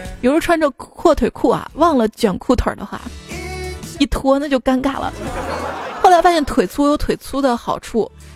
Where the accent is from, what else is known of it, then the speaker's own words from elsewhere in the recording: Xi'an, Shaanxi, China; 像我的家乡西安啊，下雪之后吧，就像群里发的红包一样，抬头一看挺大的